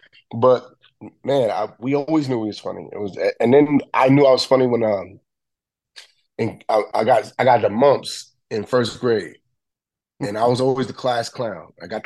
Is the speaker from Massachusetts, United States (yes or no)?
no; New York City, New York, United States; Like growing up in the bricks down in now it's called, it was the hood back in the day, but now it's the meatpacking district.